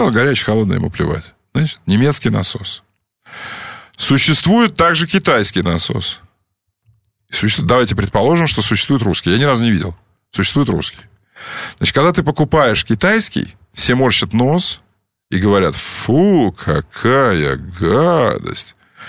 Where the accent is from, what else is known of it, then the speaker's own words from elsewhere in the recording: Dzyomgi, Khabarovsk Krai, Russia; а я из Дзёмок, понятно? Значит, вот что такое Дзёмки.